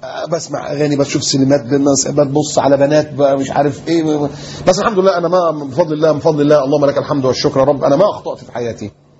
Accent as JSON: {"language": "Arabic", "region": "Upper Egypt", "country": "Egypt", "tie": "born there", "said": "والدي صعيدي وانت عارف الصعيده يعني ايه، انا صعيدي برضو يعني اتولدت في الصعيد بس ما اعرفش فين الجرجه اللي انا اتولدت فيها دي."}